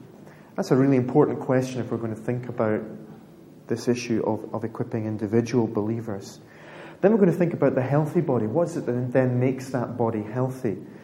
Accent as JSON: {"language": "English", "region": "Scotland", "country": "United Kingdom", "said": "which for me as a Scotsman, having paid full price not long ago, is very, very difficult."}